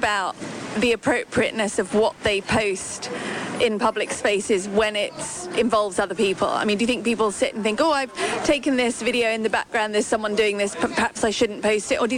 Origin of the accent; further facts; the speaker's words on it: United Kingdom; I'm originally from Britain